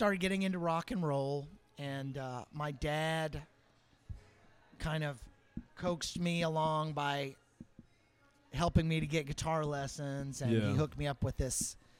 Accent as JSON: {"language": "English", "town": "Winston-Salem", "region": "North Carolina", "country": "United States", "tie": "born or raised there", "said": "Grew up, born and raised in Winston-Salem."}